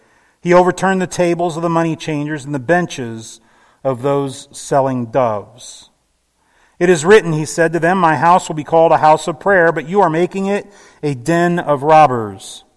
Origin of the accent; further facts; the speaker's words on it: Canton, Ohio, United States; Growing up in Canton, Ohio, I am no stranger to the concept of a large parade.